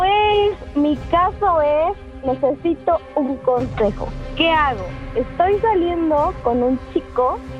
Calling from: Tlalpan, Mexico City, Mexico; De Tlalpan.

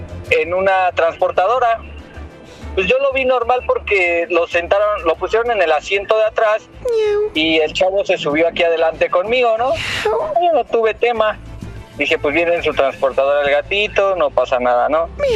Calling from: Álvaro Obregón, Mexico City, Mexico; De Álvaro Obregón, ya saben que yo marco casi cada 8 días.

